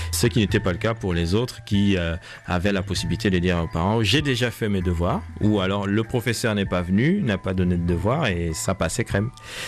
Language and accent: French; Libreville, Estuaire, Gabon; J'ai grandi à Libreville au Gabon, dans une famille de 7 enfants.